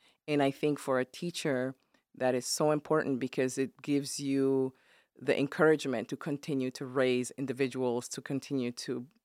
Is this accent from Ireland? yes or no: no; Spain; also born or lived in Germany; now in Michigan, United States; parents are originally from an island country of West Africa called Equatorial Guinea. And I was born in Spain, went to school in Germany, of course, also Spain, and then ended up here for my university studies.